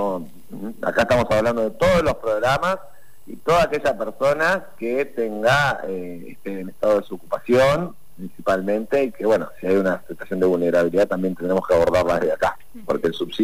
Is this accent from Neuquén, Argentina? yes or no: yes; Neuquén, Argentina; Bueno, yo soy neuquino fundamentalmente, pero mis padres han venido de distintas provincias